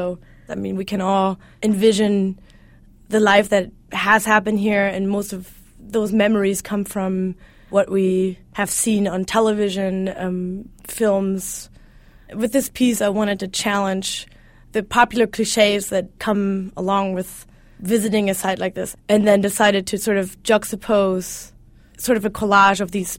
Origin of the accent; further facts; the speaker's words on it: Hamburg, Germany; I'm from Hamburg, Germany.